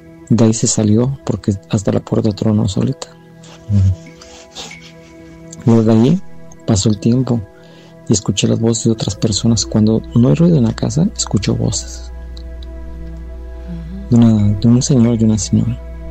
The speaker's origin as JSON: {"language": "Spanish", "region": "Mexico City", "country": "Mexico", "said": "Yo soy un agente de Ciudad de México, del barrio, así de la Guerra de México."}